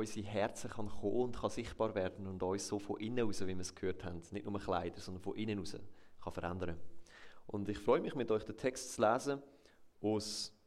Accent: Switzerland; Und dementsprechend habe ich halt auch Berge erwartet als Schweizer.

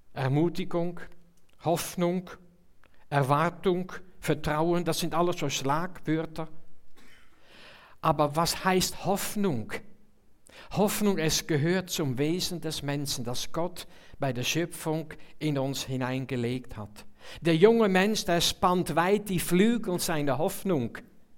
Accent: Netherlands; now in Switzerland; Ich komme natürlich aus einem anderen Land. Also ich bin in den Niederlanden geboren und teilweise aufgewachsen. Aber Bürger von Lufringen und von Zürich. Stadtzürcher sogar

